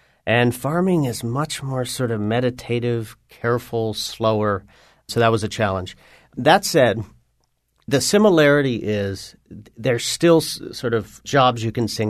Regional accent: Newfoundland and Labrador, Canada; So I grew up in Newfoundland. My parents were from Connecticut and New York, and they went up during the war. They were draft dodgers. And I grew up in a little fishing village, fishermen's co-op

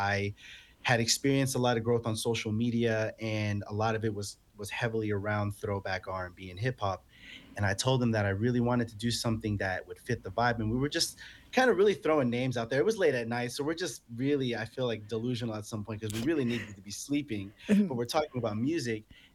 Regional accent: Philippines; You know, some of my personal favorites is Senor Sisig, me being Filipino.

